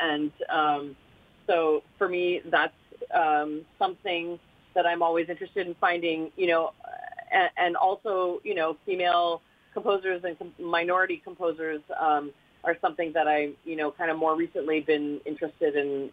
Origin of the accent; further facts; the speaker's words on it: Manitoba, Canada; And then I taught high school band for several years in the province of Manitoba, where I'm from.